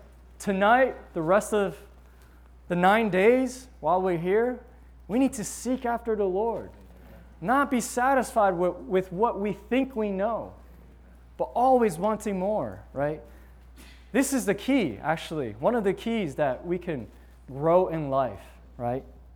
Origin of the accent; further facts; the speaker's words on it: Taiwan; born there; English is a second language; moved away; I wasn't born in this country, and so I was born in Taiwan.